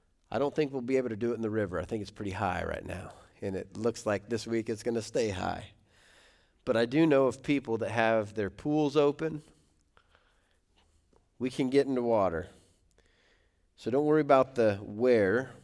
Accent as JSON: {"language": "English", "town": "Colorado Springs", "region": "Colorado", "country": "United States", "tie": "born or raised there", "said": "I grew up in Colorado Springs, and I'd go hunt rabbits with my dad in the mountains in the wintertime."}